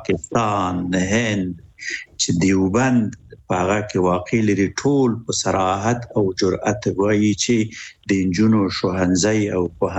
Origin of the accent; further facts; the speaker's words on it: Afghanistan; مونږ هم افغانان یو